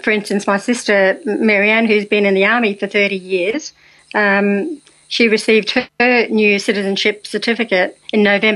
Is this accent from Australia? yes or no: yes; Australia; I'm an Australian citizen. I was born an Australian citizen. I was educated in Australia. I was, you know, I've lived here all my life